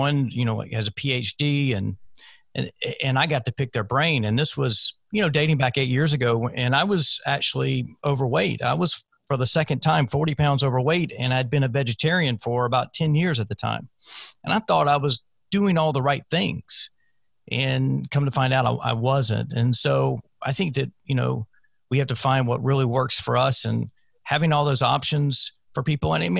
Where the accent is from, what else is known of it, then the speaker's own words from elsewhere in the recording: South Carolina, United States; I grew up in South Carolina, and there was one particular place, Zesto's, and we would go to the one in Triangle City in West Columbia.